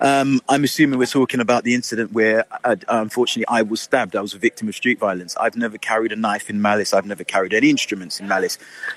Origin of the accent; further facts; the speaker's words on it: Jamaica; also born or lived in London, United Kingdom; now in United Kingdom; I actually grew up in North London. And for me, the challenge there was I was brand new to the country. I came from rural Jamaica.